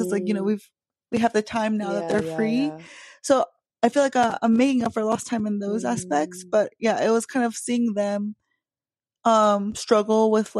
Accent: United States; I'm Korean American, you know, marginalized, all the things.

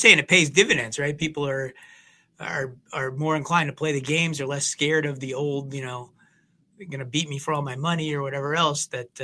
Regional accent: New Jersey, United States; Because I grew up in New Jersey. I used to go to the shore for the week with my parents and my sisters.

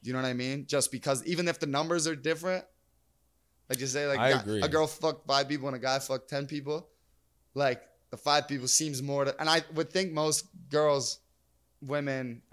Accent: United States; I obviously have never even thought that way because I'm American.

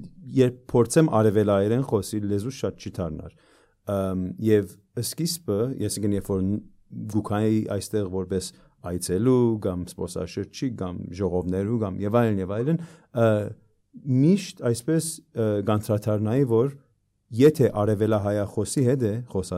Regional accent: Canada; Ես Կանադա ծնած մեծած դղա եմ, կանադացի եմ ի վերջո։

